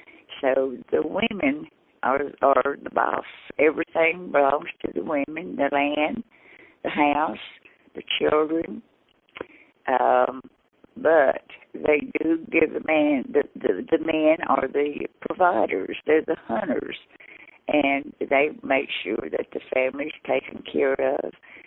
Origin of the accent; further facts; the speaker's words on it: Cherokee, North Carolina, United States; also born or lived in Asheville, United States; I was born in Cherokee, North Carolina, which is part of the Eastern Cherokee Reservation. And I lived there up until I was 19 years old, and I went to school, and then I married and moved to Asheville, North Carolina, and lived there for 18 years, and then moved back to Cherokee